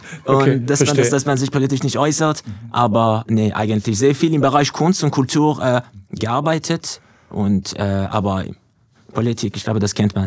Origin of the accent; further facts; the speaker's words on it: Iran; German is a second language; now in Germany; Also ich komme aus dem Iran. Also ich bin im Iran geboren und ja, groß geworden. Und also ich bin 50% Iraker, 50% Iraner. Die Mutter kommt aus dem Irak.